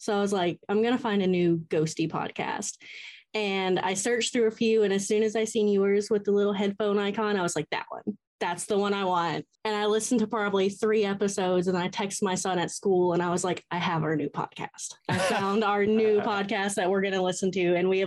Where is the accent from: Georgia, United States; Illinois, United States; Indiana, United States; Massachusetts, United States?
Georgia, United States; Atlanta; I am from Atlanta.